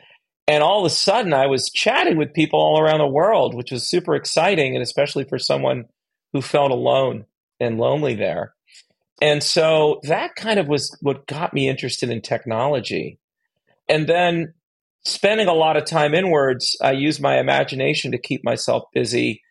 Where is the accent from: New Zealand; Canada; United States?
United States; Bethlehem, Pennsylvania; I grew up in Bethlehem, Pennsylvania.